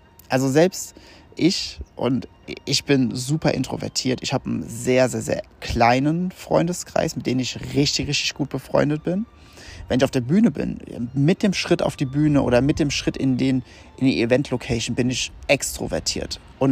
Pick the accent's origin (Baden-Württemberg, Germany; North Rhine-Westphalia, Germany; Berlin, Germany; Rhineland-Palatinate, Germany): Rhineland-Palatinate, Germany; komme ich ja ursprünglich aus dem Westerwald, 800 irgendwas Einwohner. Du kennst jeden persönlich und den Hund und die Krankheitsgeschichte von jedem Hund.